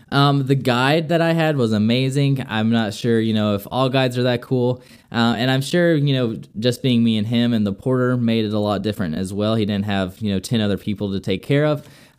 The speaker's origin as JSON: {"language": "English", "region": "Arizona", "country": "United States", "said": "I mean, I'm from Arizona, and so, you know, I'm used to, you know, seeing mountains on a daily basis."}